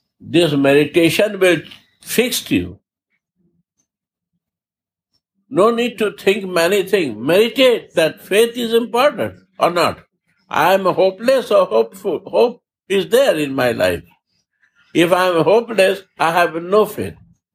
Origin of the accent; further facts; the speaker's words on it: India; I'm Indian, but I don't believe that.